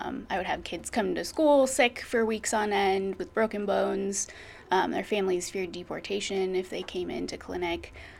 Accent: Spokane, Washington, United States; I'm originally from Spokane. I grew up in the Green Bluff area. I'm a little more rural, fun place to grow up.

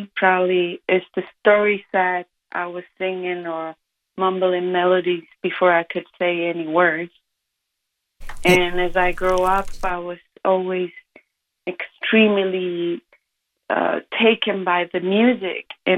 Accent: Concepción, Biobío, Chile; also born or lived in Santiago; was born in Santiago de Chile, in a little park called Maipú. And very shortly after, my parents moved to the south of Chile, a town called Concepción, which is where I was raised.

